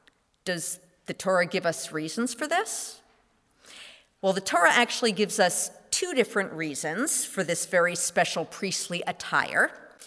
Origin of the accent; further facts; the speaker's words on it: New Jersey, United States; When I was growing up in Northwest New Jersey, the worst thing you could say about another synagogue was